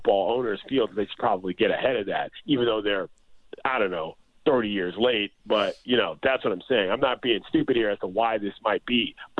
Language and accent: English; United States; I mean, I'm black. I grew up in America.